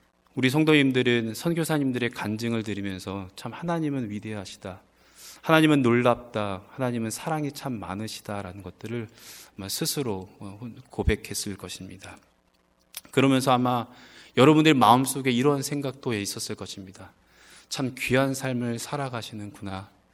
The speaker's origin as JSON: {"language": "Korean", "country": "South Korea", "said": "저는 한국 사람입니다 라고 이야기를 했더니"}